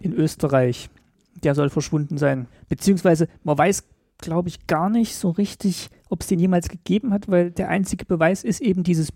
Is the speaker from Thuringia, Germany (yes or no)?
yes; Thuringia, Germany; Also das interessiert mich als Thüringer natürlich sehr.